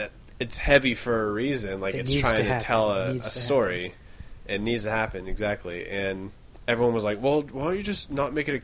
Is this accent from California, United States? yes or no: yes; Ripon, California, United States; growing up in Ripon, the end of this month is Almond Blossom.